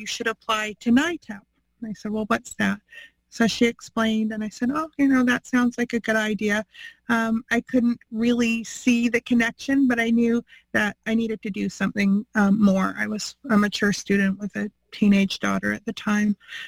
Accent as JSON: {"language": "English", "region": "Saskatchewan", "country": "Canada", "said": "I am from Treaty 4 territory in Saskatchewan. I'm Anishinaabe and Nahiu, and I currently reside on the unceded traditional territory, the Coquitlam, Catesy, and Kikite people."}